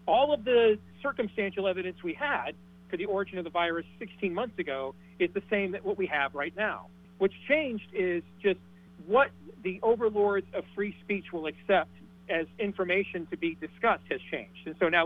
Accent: Iowa, United States; born there; You know, I was born in Iowa. I lived here off and on as a kid, moved around a lot. My mom was originally from Des Moines.

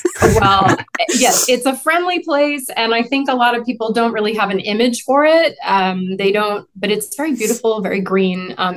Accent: Pennsylvania, United States; So outside of Philadelphia, on the main line

